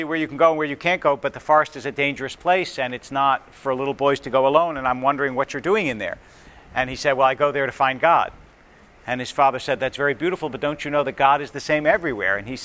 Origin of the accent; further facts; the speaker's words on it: United States; Growing up in America, in an entirely Ashkenazi community, I can't remember ever studying this